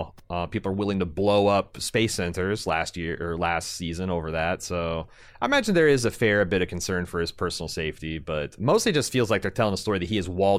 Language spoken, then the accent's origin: English; Midwest, United States; I'm from the Midwest.